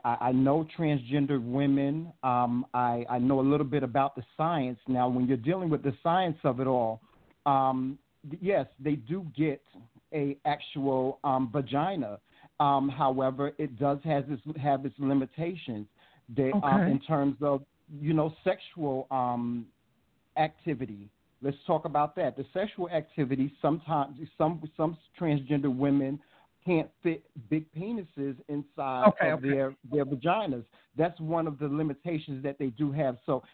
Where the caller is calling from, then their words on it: Rome, New York, United States; I'm calling you from Rome, New York.